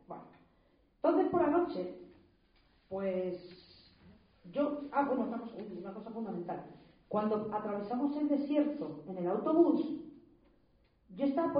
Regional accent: Ávila, Castile and León, Spain; en Ávila, que yo soy de Ávila

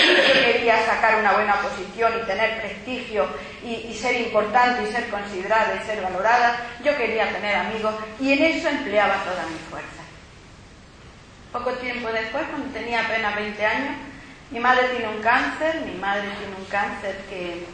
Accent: Cazorla, Andalusia, Spain; Yo me acuerdo que de pequeña en Cazorla había siempre un cuadro de honor en mi colegio

